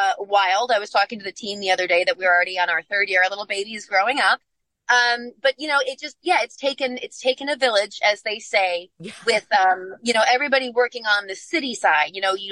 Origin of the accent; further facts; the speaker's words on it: Oshkosh, Wisconsin, United States; it's really exciting to get to see Oshkosh, you know, my hometown, embracing and enjoying and celebrating this festival.